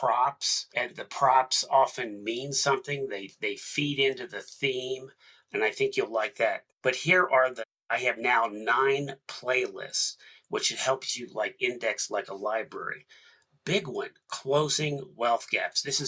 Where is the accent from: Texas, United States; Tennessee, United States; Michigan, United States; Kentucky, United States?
Kentucky, United States; Since I'm from Kentucky, a big one is don't eat your seed corn.